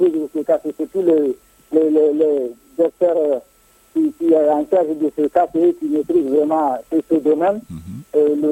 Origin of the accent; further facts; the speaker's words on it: Timbuktu, Tombouctou, Mali; Quand vous regardez, par exemple, chez nous à Tombouctou, notre premier interlocuteur